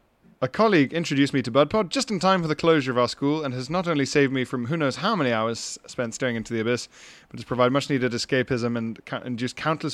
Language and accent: English; Yorkshire and the Humber, United Kingdom; now in Copenhagen, Denmark; I grew up in West Yorkshire, but I've lived in Copenhagen for the past 3 years.